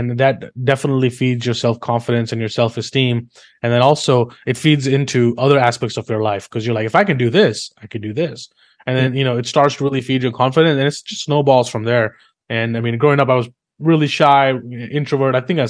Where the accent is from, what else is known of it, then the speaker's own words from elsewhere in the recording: India; moved away as an adult; now in London, United Kingdom; So I was born and raised in India, and I moved to London and just, you know, get my college degree and everything.